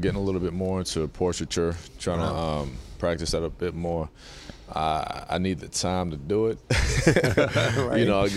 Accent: North Carolina, United States; born there; Well, I was born in North Carolina, yeah.

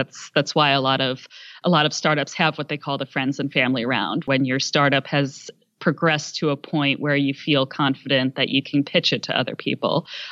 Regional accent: Philadelphia, Pennsylvania, United States; I'm from the Philadelphia area, and there's a wonderful convenience store chain, some might call it a cult, called Wawa, that's in Philly.

